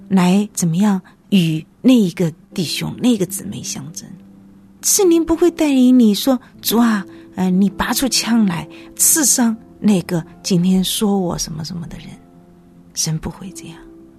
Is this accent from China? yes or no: yes; South China, China; 可能是因为我作为南方人又是姊妹的缘故